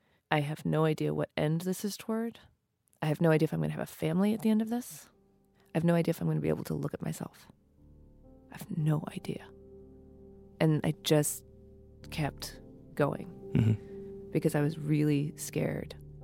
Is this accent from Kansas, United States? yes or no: no; New Mexico, United States; So I grew up East Indian in New Mexico, and we were one of very few East Indian families there.